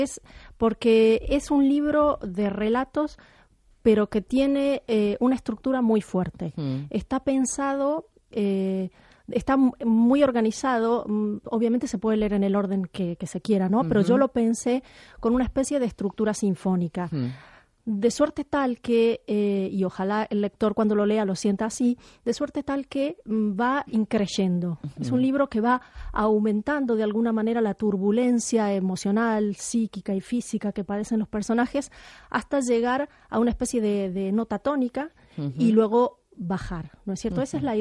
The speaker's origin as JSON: {"language": "Spanish", "country": "Argentina", "tie": "born or raised there", "also_born_or_lived": "United States", "said": "hay una gran parte de, de mi infancia y mi adolescencia en Argentina. No son relatos argentinos, hay algunos relatos que suceden, por ejemplo, en Estados Unidos, porque yo viví allí también"}